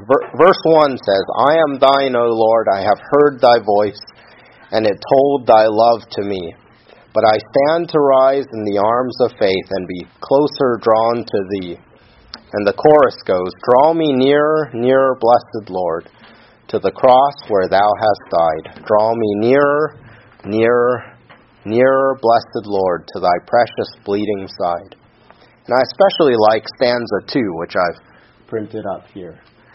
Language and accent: English; Seattle, Washington, United States; my brother and I and this group of friends we grew up with in Seattle